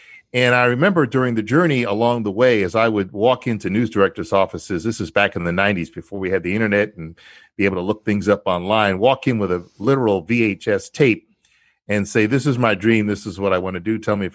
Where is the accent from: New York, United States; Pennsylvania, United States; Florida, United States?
New York, United States; now in Houston, United States; I moved to Houston, Texas, after living on the East Coast and growing up in New York in the mid-80s, right after Challenger, actually.